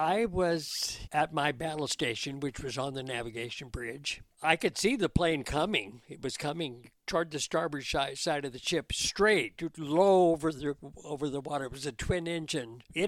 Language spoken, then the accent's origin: English; Delray, California, United States; I came from Delray, California, on a farm, and many of my school buddies and friends were Japanese.